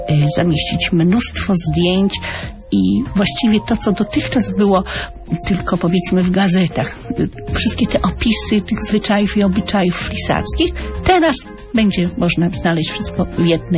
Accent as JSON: {"language": "Polish", "town": "Szczecin", "region": "West Pomeranian Voivodeship", "country": "Poland", "said": "spotykam ludzi, marynarzy różnych narodowości, którzy jak słyszą, że jestem ze Szczecina"}